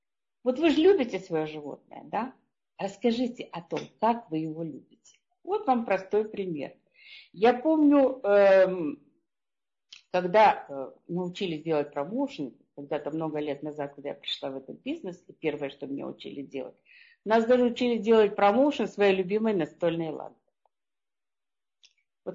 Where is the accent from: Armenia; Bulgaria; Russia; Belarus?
Russia; Moscow; accent: Russian; Я сказала, из Москвы, из России.